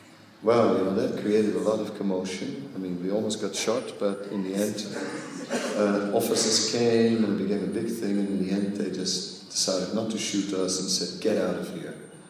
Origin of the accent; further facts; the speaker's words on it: Netherlands; English is a second language; I don't speak Engels. I'm from Holland. No Engels, only Holland.